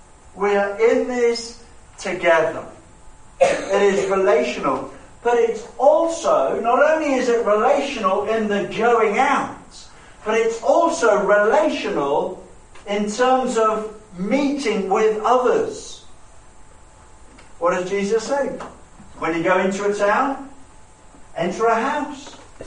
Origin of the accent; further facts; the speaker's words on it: United Kingdom; born there; I have this strange kind of relationship with me being British. Because yes, I am, because that's where I was born.